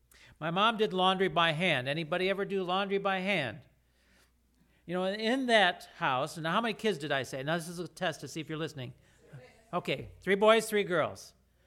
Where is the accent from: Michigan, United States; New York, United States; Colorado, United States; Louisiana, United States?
Michigan, United States; I grew up in Michigan, not too far from here.